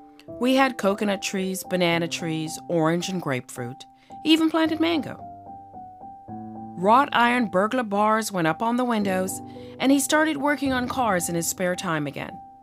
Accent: Jamaica; now in United States; I was introduced to racial prejudice. I did not know of this in Jamaica, as we were proud to be a mixed culture from a country where the motto was, out of many, one people.

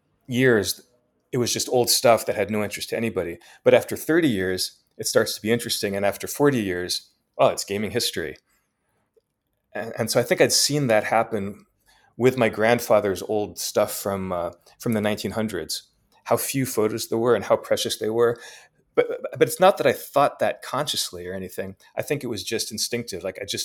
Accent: New York, United States; even though as a kid growing up in New York, you know, I had no such worries.

